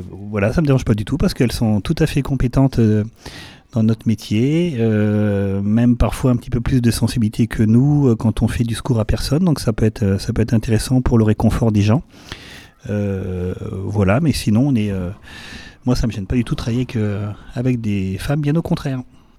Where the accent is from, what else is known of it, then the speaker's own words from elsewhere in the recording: Vendôme, Centre-Val de Loire, France; born there; Je suis né à Vendôme et puis j'ai fait ma carrière de pompier à Vendôme. Donc j'ai été formé dans le Loir-et-Cher, à Blois